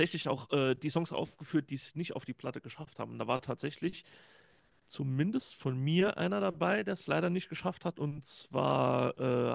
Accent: Saarland, Germany; und halt auch so eine kleine Verbeugung an Mundart-Nachsynchronisation, die es hier bei uns im Saarland gibt.

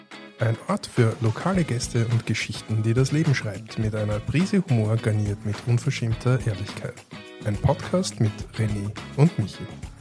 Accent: Vienna, Austria; Ich habe dann immer wieder gesagt, ich als Wiener, sehr witzig. Ich kenne alle Wiener

